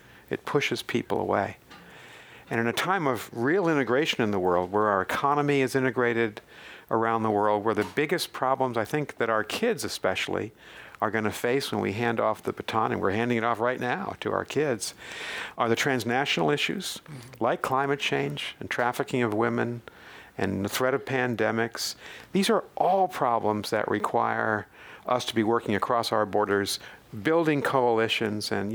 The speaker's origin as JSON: {"language": "English", "town": "Boston", "region": "Massachusetts", "country": "United States", "tie": "born or raised there", "said": "And I'm from Boston, grew up there, member of Red Sox Nation."}